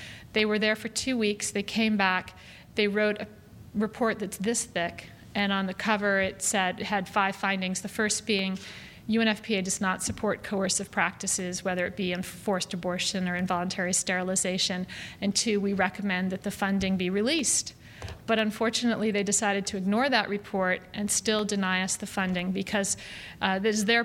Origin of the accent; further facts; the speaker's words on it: United States; Well, I will say, as an American, it's very disheartening to me